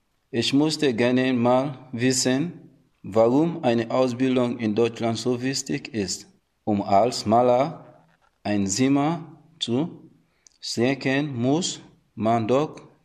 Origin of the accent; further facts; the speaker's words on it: Sierra Leone; German is a second language; now in Germany; ich komme aus Sierra Leone.